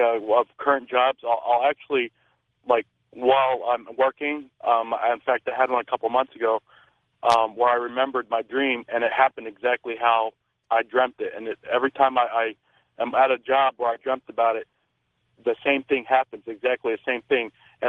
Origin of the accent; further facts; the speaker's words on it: Phoenix, Arizona, United States; I'm from Phoenix, Arizona.